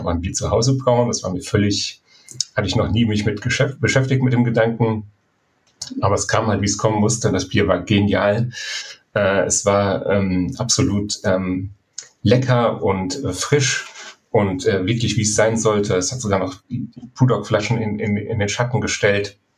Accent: North Rhine-Westphalia, Germany; Ich komme ursprünglich aus dem Siegerland. Das ist ja so ein bisschen das Bermuda-Dreieck zwischen Krombacher, Veltins und Warsteiner, also urdeutsche Pilzregion sozusagen. Und da kommt man natürlich gar nicht drum herum, mit Bier aufzuwachsen.

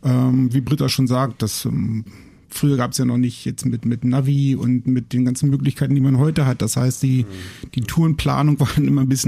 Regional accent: Lower Saxony, Germany; wir kommen ursprünglich aus Nähe von Braunschweig. Da ist alles sehr flach und sehr langweilig.

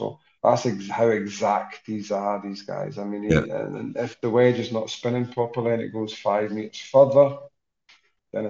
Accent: Scotland, United Kingdom; St Andrews. Towards St Andrews. I was not far from St Andrews

